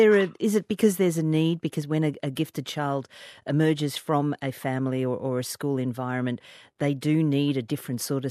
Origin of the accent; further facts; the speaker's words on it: Australia; accent: Australian; And Alan, it's my Australian accent because … Alan sound quite similar.